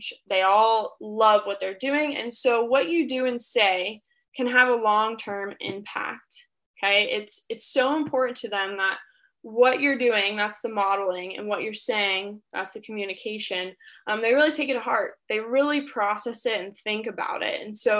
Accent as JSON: {"language": "English", "region": "Florida", "country": "United States", "tie": "born or raised there", "said": "And so I grew up in Florida. I was a basketball athlete"}